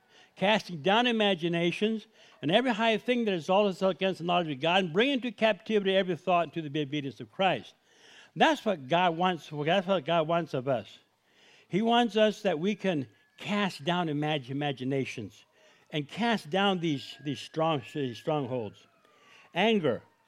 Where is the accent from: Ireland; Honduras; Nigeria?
Honduras; We lived in Honduras. I grew up in Honduras, and it was a very formative time of my life.